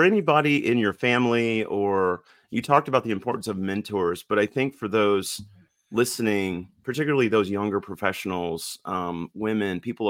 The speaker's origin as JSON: {"language": "English", "region": "Kansas", "country": "United States", "tie": "born or raised there", "lives_now": "Atlanta, United States", "said": "I grew up in the Midwest as well. I'm a Kansas native, grew up in a very small town. Mom and dad still live back there. And now we live in Atlanta."}